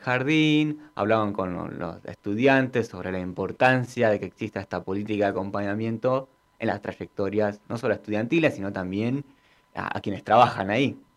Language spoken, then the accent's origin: Spanish; Ezeiza, Buenos Aires Province, Argentina; Yo te cuento, soy de Ezeiza y allá hizo menos 4.